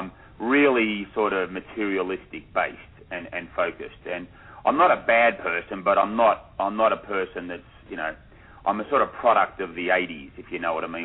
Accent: Sydney, New South Wales, Australia; born there; I was born in the late '60s in Australia, and as you can tell by my accent, I was born in Sydney to a very middle class family.

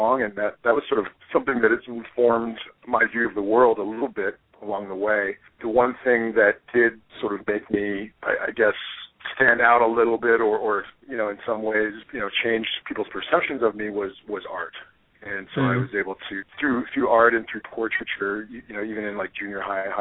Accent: Edmonton, Alberta, Canada; I grew up in Edmonton, which is the probably the most populated northernmost city in the country.

